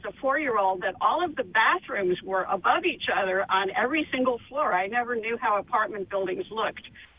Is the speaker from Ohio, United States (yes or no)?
no; St. Louis, Missouri, United States; I grew up in the Central West End, and I remember the tornado that came down Maryland Avenue.